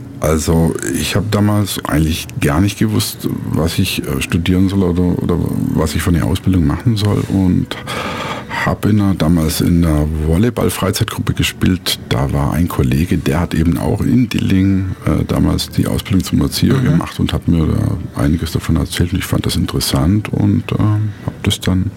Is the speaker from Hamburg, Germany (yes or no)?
no; Lindau, Bavaria, Germany; Ich bin geboren in Lindau am Bodensee vor fast exakt 50 Jahren. Ja. Und dort auch aufgewachsen.